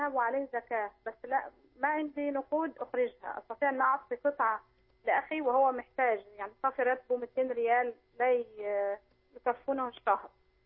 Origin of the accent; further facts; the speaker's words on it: Egypt; احنا عندنا في مصر